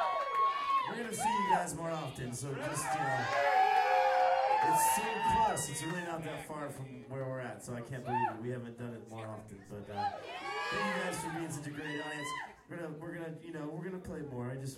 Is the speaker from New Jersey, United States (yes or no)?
yes; New Jersey, United States; I'm from New Jersey, and so is Dave, and so is Andy.